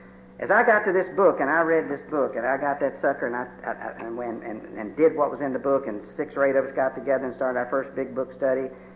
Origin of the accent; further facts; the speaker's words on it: Mayfield, Kentucky, United States; I was born and raised in Mayfield.